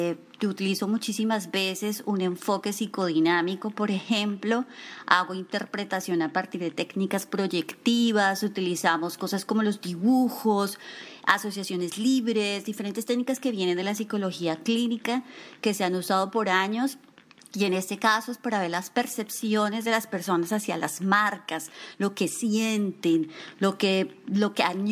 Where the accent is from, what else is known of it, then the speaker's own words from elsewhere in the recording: Colombia; Soy de Colombia, pero de otra ciudad